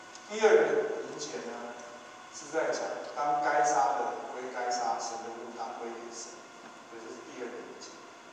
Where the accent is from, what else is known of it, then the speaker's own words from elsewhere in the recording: China; 我们中国人会养育父母，我们会报答父母